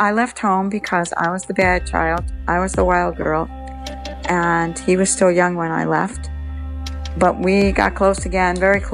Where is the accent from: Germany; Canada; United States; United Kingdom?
United States; Philadelphia, Pennsylvania; We grew up in Philadelphia at Front and Cheltenham. I went to girls' high, he went to Central.